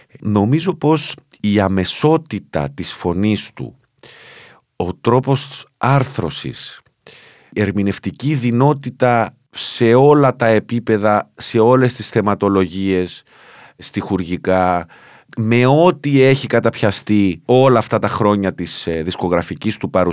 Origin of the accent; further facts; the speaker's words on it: Cyprus; Στο χωριό μου στην Κύπρο κάθε φορά που πάω πάλι είμαι εκεί.